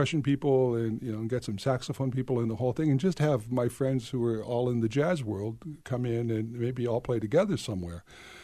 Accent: Ottumwa, Iowa, United States; I said, well, I'm from this little town called Ottumwa.

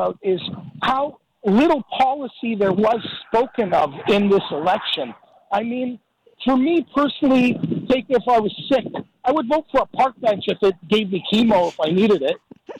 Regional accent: Canada; I'm concerned as a Canadian

